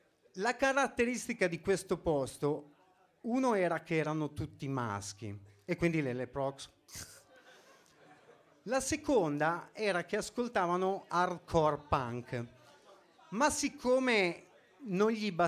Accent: Milan, Lombardy, Italy; La gente mi chiede, ma tu da dove vieni? Da Milano.

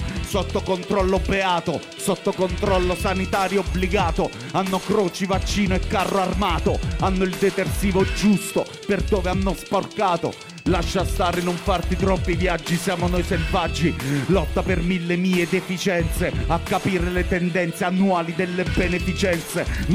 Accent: Pescara, Abruzzo, Italy; Io vengo da Pescara, che molti dicevano che erano tutti zingari

